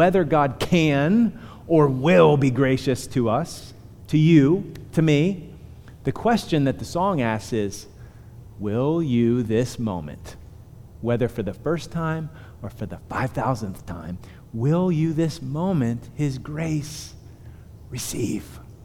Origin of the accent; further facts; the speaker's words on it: Punxsutawney, Pennsylvania, United States; I'm from Punxsutawney. Punxsutawney, kind of like a redneck place, you know, where on Friday night you kind of peel out of the ice cream store and do laps, and you've got the gun rack with fishing.